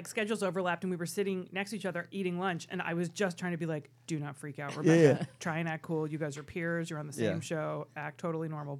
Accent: Freehold, New Jersey, United States; Born and raised in Freehold, New Jersey, hometown

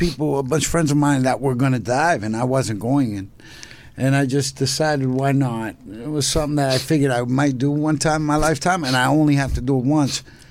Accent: Miami, Florida, United States; born there; I was born in Miami, Florida.

